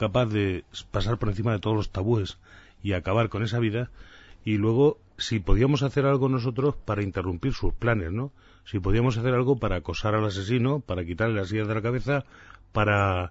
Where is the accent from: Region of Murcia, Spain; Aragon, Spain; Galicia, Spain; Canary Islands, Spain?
Region of Murcia, Spain; Murcia; Yo soy de Murcia, de El Levante, y en mi barrio se produjo un asesinato terrorífico.